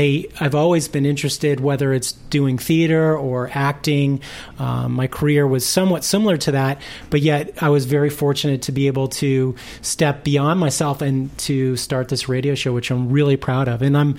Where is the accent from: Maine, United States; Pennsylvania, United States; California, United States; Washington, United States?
California, United States; Los Angeles; I was born in Los Angeles, uh-huh. And then my parents lived in Van Nuys, so